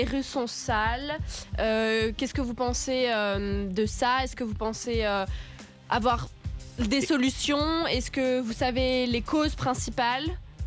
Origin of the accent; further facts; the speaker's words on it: France; j'ai 20 ans, je suis française, mais je vais à l'université dans l'Indiana.